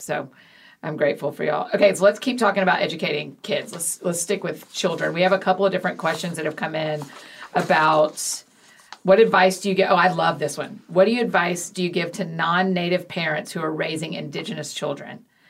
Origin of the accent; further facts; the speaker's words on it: Georgia, United States; Like I grew up in Georgia and it's Cherokee land right.